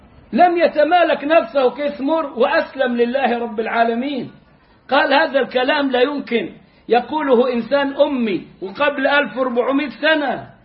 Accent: Egypt; كلنا يعرف حكاية الامواج اللي فوق البحر، وبنغني لها عندنا في مصر

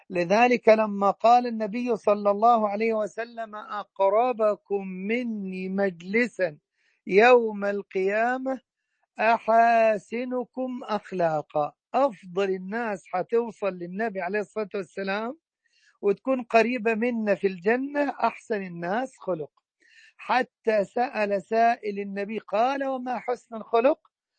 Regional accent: Egypt; طبعا الغيث عندنا في مصر الناس يربحوش غضبك علينا والكلام ده، المطر ده نعمة عظيمة عظيمة.

